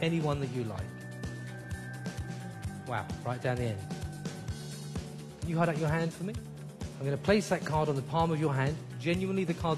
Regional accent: London, United Kingdom; I'm from North London.

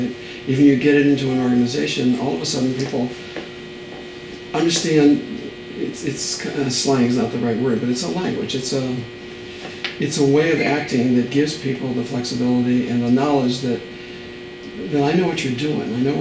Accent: California, United States; I know that sounds kind of kooky, especially I'm from California, right? A little bit too flower power here.

